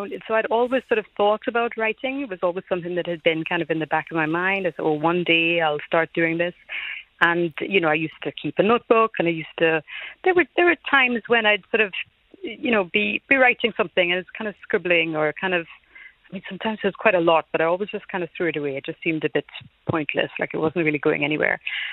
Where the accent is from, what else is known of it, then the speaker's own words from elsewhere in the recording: Trinidad & Tobago; so we had a brilliant time growing up in Trinidad, and we used to come to Ireland.